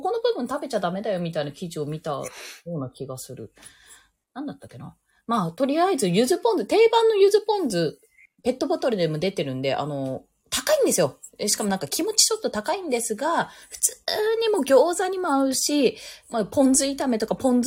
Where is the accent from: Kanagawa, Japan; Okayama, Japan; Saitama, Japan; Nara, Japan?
Okayama, Japan; 岡山出身なので